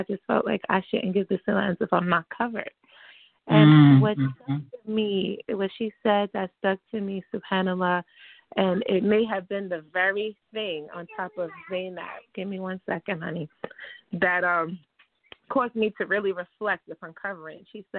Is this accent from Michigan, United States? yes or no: no; Brooklyn, New York, United States; I am from Brooklyn.